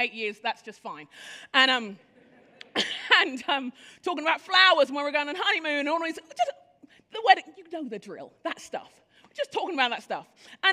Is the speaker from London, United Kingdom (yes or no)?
yes; London, United Kingdom; And I grew up in London, but this is in Sheffield